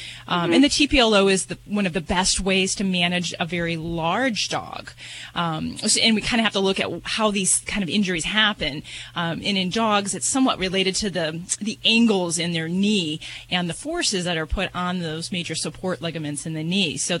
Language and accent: English; Las Vegas, Nevada, United States; my bet, and I'm from Vegas, so and I'm betting today, man